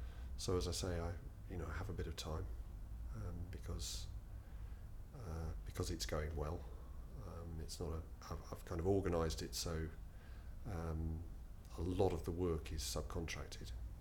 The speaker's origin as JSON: {"language": "English", "region": "East of England", "country": "United Kingdom", "tie": "born or raised there", "said": "I grew up on a farm in Essex, fruit farm."}